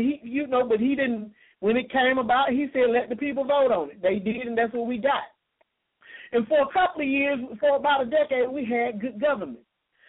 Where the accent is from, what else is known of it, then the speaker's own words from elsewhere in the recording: Georgia, United States; Now, I was raised in DeKalb County. My parents moved to DeKalb County in 1977.